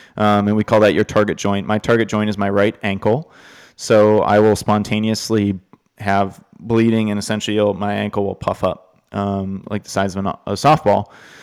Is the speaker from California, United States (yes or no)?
no; Minnesota, United States; Growing up in Minnesota, of course, you want to play pond puck.